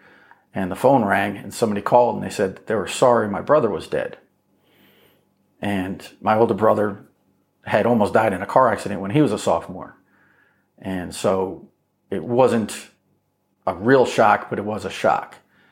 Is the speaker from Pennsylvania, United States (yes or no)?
no; Albany, New York, United States; So I grew up in Albany, New York. I was adopted by a family because I'd been orphaned.